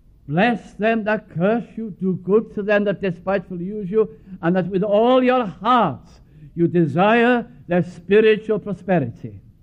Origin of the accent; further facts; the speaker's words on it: North West England, United Kingdom; I was brought up in Lancashire